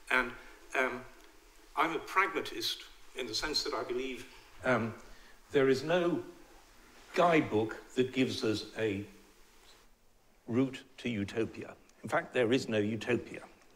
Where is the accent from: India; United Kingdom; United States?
United Kingdom; Sheffield, Yorkshire and the Humber; it occurred in the cities where I grew up, the north of England. I grew up in Sheffield.